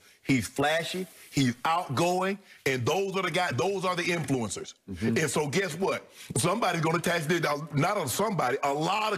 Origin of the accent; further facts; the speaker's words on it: the South, United States; but growing up in the South